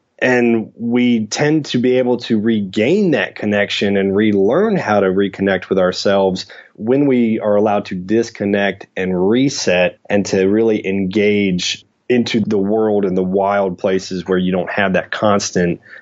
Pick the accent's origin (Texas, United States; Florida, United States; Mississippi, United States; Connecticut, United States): Florida, United States; Tampa; I grew up in Tampa, Florida, and so we were, you know, I was fortunate enough to live 20 minutes from the beach.